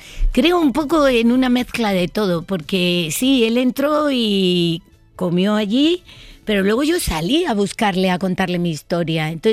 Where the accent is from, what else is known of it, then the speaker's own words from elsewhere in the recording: Tenerife, Canary Islands, Spain; now in Madrid, Spain; nací en Tenerife y me despido en Madrid